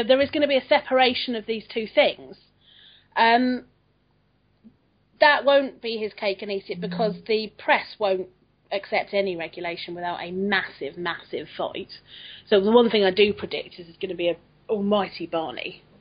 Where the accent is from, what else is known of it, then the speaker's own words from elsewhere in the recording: Hackney, London, United Kingdom; I'm from Hackney, you know.